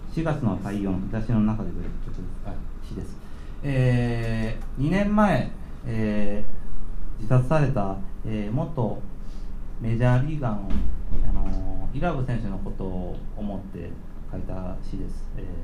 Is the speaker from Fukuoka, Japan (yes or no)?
no; Nishinomiya, Hyogo, Japan; 兵庫県は西宮市から来ました、